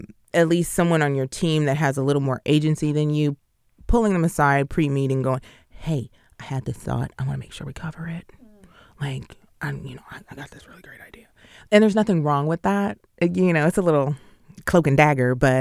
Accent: Seattle, Washington, United States; Battle Tactics for Your Sexist Workplace is a production of KUOW in my hometown of Seattle.

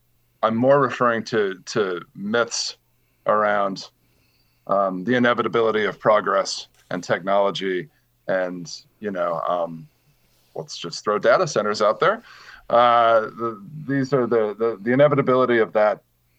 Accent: Utah, United States; I get kind of one of three reactions when I say I'm from Utah.

